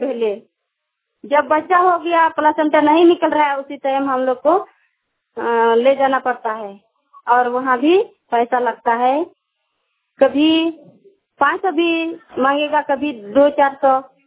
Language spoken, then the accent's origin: Hindi; Kathijudiya, Jharkhand, India; ग्राम काठीजुड़िया, panchayat Rampur, post कुरुआ, जिला दुमका, झारखंड, सदर दुमका।